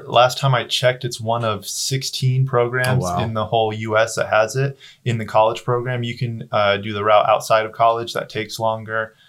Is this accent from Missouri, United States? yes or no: no; Idaho, United States; And then I'm from Southern Idaho and a lot of my friends attend BYU Hawaii.